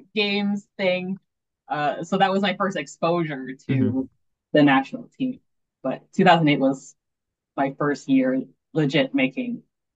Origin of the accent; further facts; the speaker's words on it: Canada; Like, yeah, being Canadian, we're very sheltered from college sports.